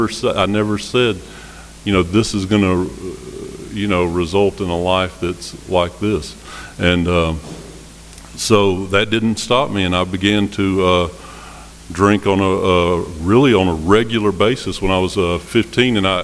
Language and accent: English; Smyrna, United States; I grew up right here in Smyrna